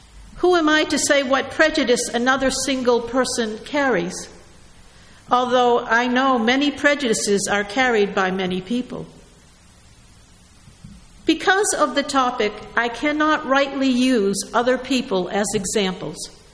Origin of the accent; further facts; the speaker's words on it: New England, United States; After all, I came from New England, where we are enlightened